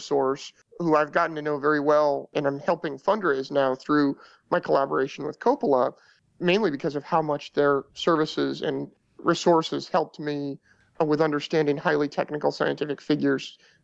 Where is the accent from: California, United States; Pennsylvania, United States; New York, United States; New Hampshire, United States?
California, United States; Petaluma; I was born and raised in Petaluma, California, which is in Sonoma County.